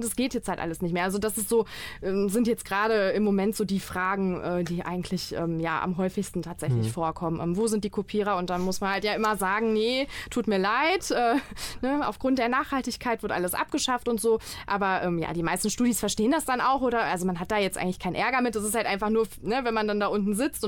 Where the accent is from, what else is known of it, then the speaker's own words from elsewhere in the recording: Dortmund, North Rhine-Westphalia, Germany; Also ich bin hier tatsächlich geboren in Dortmund, genau, habe schon immer hier gelebt und möchte es eigentlich auch ungern verlassen.